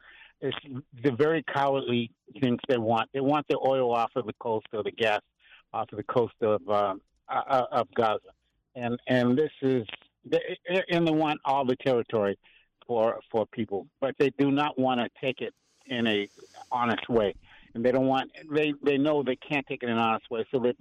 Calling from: Upper Marlboro, Maryland, United States; from Upper Marlboro. However, on the street now on a phone.

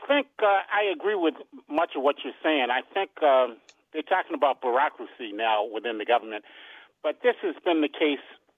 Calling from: Upper Marlboro, Maryland, United States; from Upper Marlboro, Maryland.

